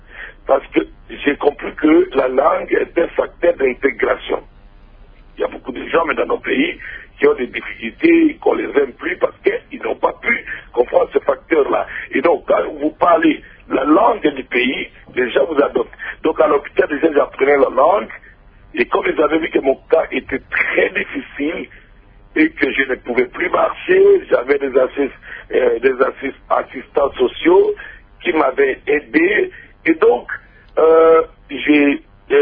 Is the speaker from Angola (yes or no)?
yes; Angola; comme je viens de l'Angola, on devait couper la jambe